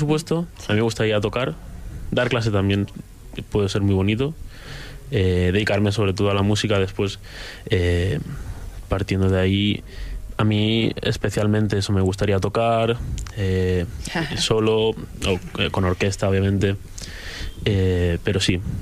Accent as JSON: {"language": "Spanish", "town": "Valencia", "region": "Valencian Community", "country": "Spain", "lives_now": "Madrid, Spain", "said": "Este es mi segundo año estudiando aquí en Madrid. Yo vengo de Valencia"}